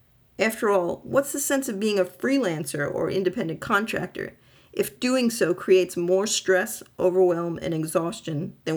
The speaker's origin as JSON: {"language": "English", "region": "New York", "country": "United States", "said": "I'm a New Yorker who doesn't deal with these things well on a good day."}